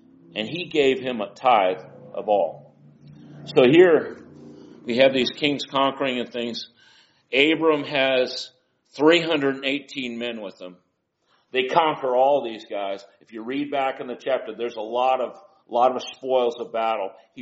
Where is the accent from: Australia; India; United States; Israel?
United States; Oregon; born there; also born or lived in California / Ohio / New York / Tennessee; and I don't really have a Tennessee accent because I was born in Oregon. I lived in California. I've lived in Ohio. I lived in New York kind of longer than I wanted to, and I've been in Tennessee for 34 years.